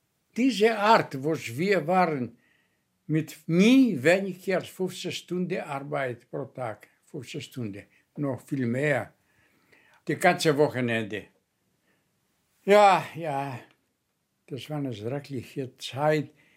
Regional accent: Kefalonia, Ionian Islands, Greece; German is a second language; Meine Heimat ist eine Insel in Adriatica, ja, das Meer, die heißt Kefalonia.

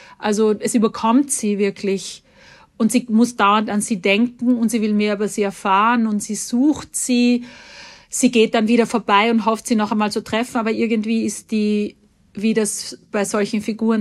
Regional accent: Salzkammergut, Austria; Ich bin im Salzkammergut aufgewachsen in Österreich und das ist auch eine Gegend, wo ich manchmal bei Interviews früher gesagt habe, ich komme dort her, wo andere Urlaub machen.

